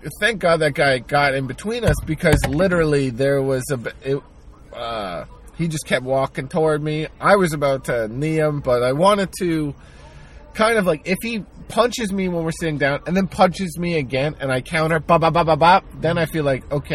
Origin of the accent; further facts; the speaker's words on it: New Jersey, United States; I'm from New Jersey. When I see shit, I call it out.